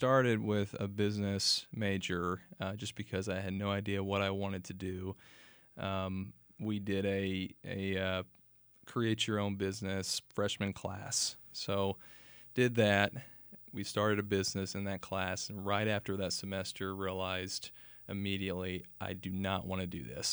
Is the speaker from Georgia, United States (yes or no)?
no; Waco, Texas, United States; Yeah, so I was born in Waco, grew up here, went to Lorena High School, and then Baylor University.